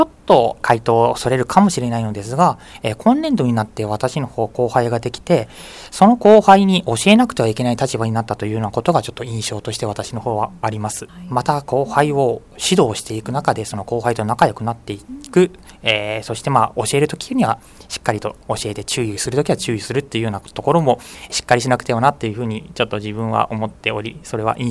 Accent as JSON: {"language": "Japanese", "town": "Fujisawa", "region": "Kanagawa", "country": "Japan", "said": "自分の地元であるこの藤沢"}